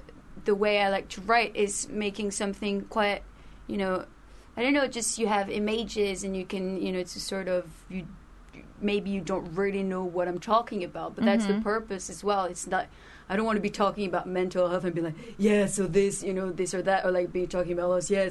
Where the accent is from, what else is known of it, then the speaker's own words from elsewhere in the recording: Paris, Île-de-France, France; first language French; English is a second language; I'm from Paris. I'm French.